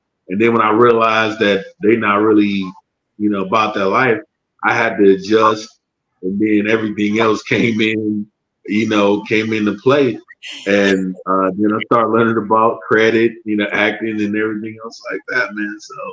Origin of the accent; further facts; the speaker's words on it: Detroit, Michigan, United States; I'm from Detroit.